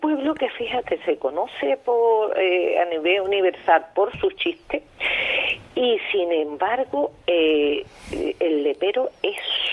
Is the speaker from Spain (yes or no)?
yes; Huelva, Andalusia, Spain; No, soy de Huelva, capital.